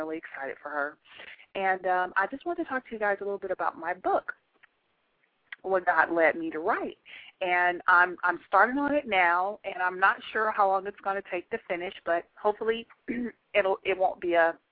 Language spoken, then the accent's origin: English; California, United States; now in Dallas, United States; We are originally from California and we reside in Dallas, Texas.